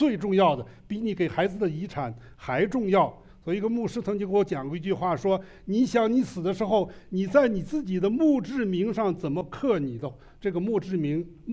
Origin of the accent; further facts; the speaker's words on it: China; 其实我们中国人省了一辈子，这批人都是在文化革命期间长大的。当时我记得出国的时候，我大学毕业的时候，1975年，